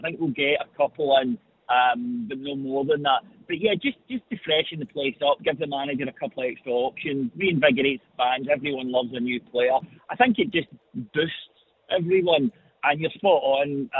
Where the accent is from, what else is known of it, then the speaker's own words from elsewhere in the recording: United Kingdom; because we're British